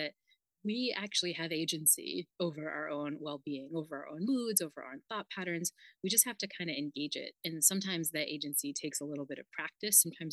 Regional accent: Northeast, United States; I'm like from the Northeast and, you know, very like city girl.

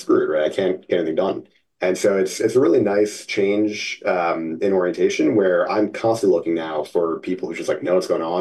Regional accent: New Jersey, United States; I grew up in Jersey, factories in Jersey, so like in the area.

